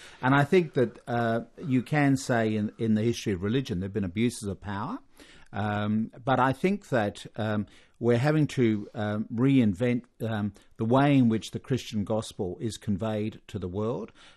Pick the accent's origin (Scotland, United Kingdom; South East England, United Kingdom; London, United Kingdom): London, United Kingdom; I come from London. And I went to a school in London, not a private school.